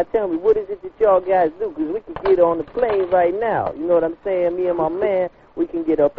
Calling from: Brooklyn, New York, United States; We is up in Brooklyn, you know?

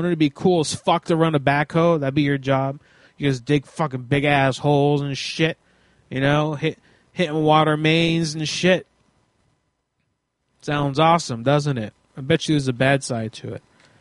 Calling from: Pennsylvania, United States; also born or lived in Las Vegas; Well, I'm calling from Central PA, you see, but I've got a cell phone. I moved out here a few years ago.

